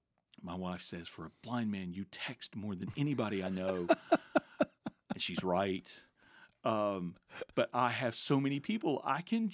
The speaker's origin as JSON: {"language": "English", "region": "Georgia", "country": "United States", "tie": "born or raised there", "said": "And so my parents first, growing up in Georgia."}